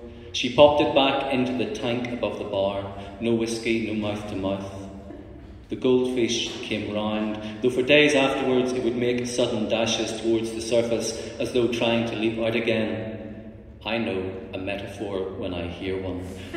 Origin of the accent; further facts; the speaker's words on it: Belfast, Northern Ireland, United Kingdom; I'm from Belfast. I'd never had that much city to walk across